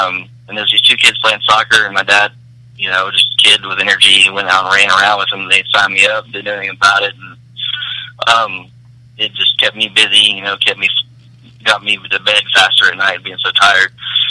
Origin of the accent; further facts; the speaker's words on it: United States; I understand, don't get me wrong, I'm American.